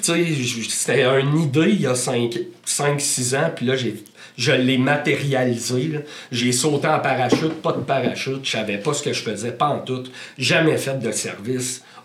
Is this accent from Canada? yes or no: yes; Quebec, Canada; j'ai décidé de déménager à Québec pour faire des études. Je viens de la Beauce.